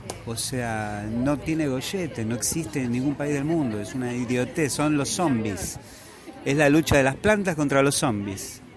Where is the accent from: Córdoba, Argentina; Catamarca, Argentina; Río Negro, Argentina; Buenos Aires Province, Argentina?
Buenos Aires Province, Argentina; Piñeiro; yo en mi barrio, nosotros, yo soy de Piñeiro.